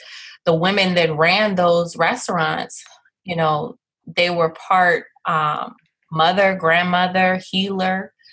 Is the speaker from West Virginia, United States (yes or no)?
no; Chicago, Illinois, United States; I grew up in Chicago. My dad's side of the family is from New Orleans, so I spent my summers here.